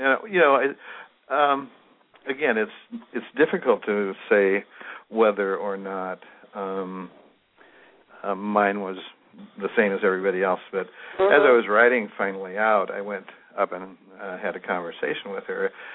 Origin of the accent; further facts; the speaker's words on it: Nebraska, United States; Yeah, I was born in Nebraska in a very small rural town there. I'm 68, so I was born and raised during the 50s